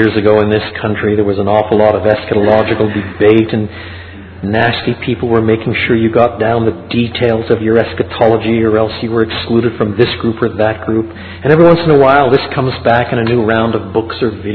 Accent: Canada; And as a Canadian, I can appreciate that.

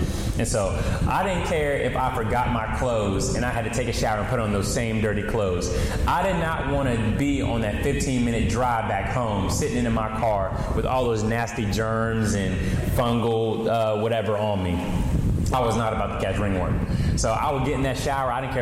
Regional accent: Virginia, United States; I know, I think down here, wrestling isn't as popular as a sport as it is where I'm from. I'm from Virginia.

